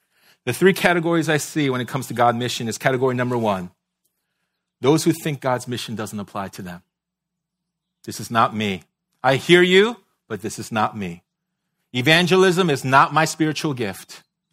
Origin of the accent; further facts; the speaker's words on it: East Coast, United States; I will judge you all really hard, all right? I'm from the East Coast. That's what we do, all right?